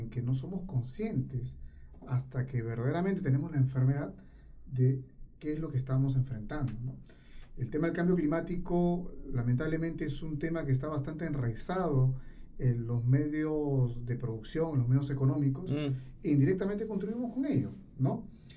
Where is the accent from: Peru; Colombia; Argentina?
Peru; como peruanos, como país, hemos esperado siempre a que ocurra algún evento de magnitud